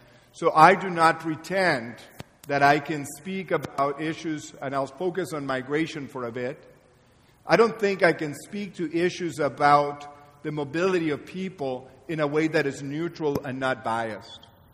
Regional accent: Guatemala; I'm originally from Guatemala.

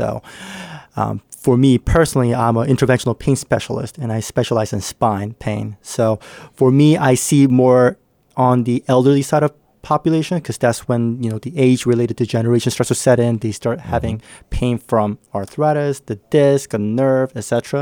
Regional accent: North Providence, Rhode Island, United States; So I grew up in North Providence, and then I went to high school at Bishop Hendricken at Warwick.

